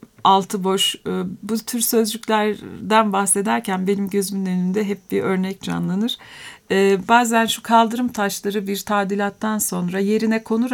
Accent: Ankara, Turkey; Ben doğma büyüme Ankaralıyım.

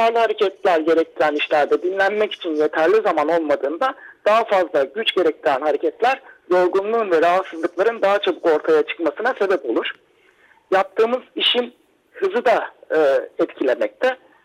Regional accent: Adana, Turkey; 84 yılında Adana'da doğdum. Adana Anadolu Lisesi Aladan mezun oldum.

